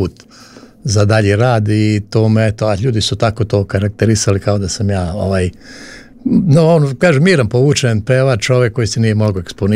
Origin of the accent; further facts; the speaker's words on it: Petrovac na Mlavi, Southern and Eastern Serbia, Serbia; born there; Ja sam rodom od Petrovca na Mlavi, tamo jedno selo malo kod Petrovca, tamo sam rođen i prvi moji počeci su vezani za taj kraj